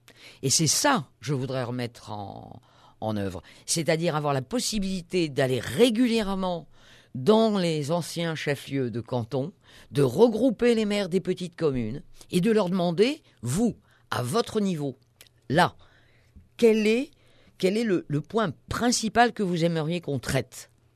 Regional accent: Auvergne-Rhône-Alpes, France; de ce petit village d'où je suis, nous sommes limitrophes des Hautes-Alpes. Donc nous avons un climat beaucoup plus continental que ne serait-ce que les habitants

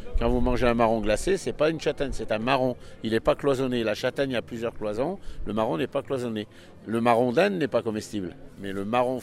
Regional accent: Autrans, Auvergne-Rhône-Alpes, France; Ah ben moi je suis dans les Alpes d'Haute-Provence depuis 17 ans et j'ai quitté le Vercors il y a déjà 20 ans.

